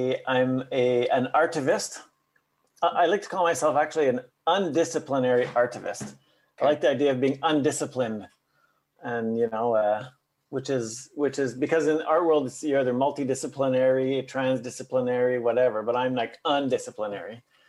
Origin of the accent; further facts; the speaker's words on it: Montreal, Quebec, Canada; I decided to sign it … because I'm from Montreal, but I wasn't in Montreal when, like, I made it somewhere else.